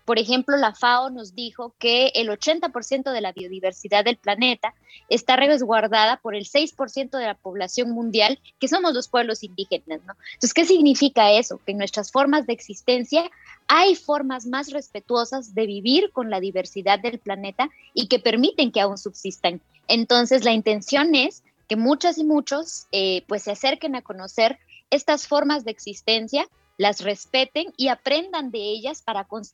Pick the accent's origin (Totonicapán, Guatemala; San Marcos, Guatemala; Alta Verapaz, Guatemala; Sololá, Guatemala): Totonicapán, Guatemala; soy maya quiché de Totonicapán en Guatemala